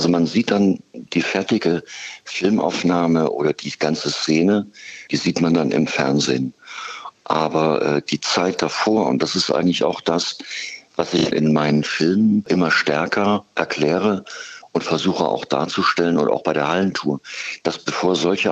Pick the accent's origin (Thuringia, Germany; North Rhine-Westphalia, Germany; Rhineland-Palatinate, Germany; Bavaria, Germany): Thuringia, Germany; Ich komme ja aus dem Thüringer Wald